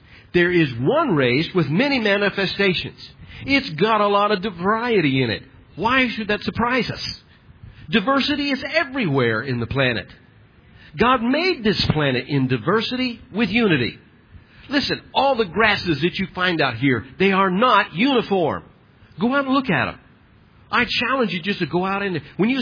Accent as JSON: {"language": "English", "region": "Arkansas", "country": "United States", "said": "I came from Arkansas, a redeemed man from Arkansas."}